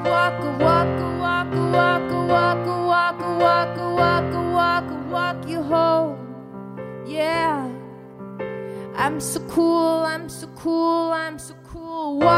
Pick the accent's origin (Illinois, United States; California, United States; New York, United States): New York, United States; New York City; Well, I mean, as a New Yorker, it definitely does.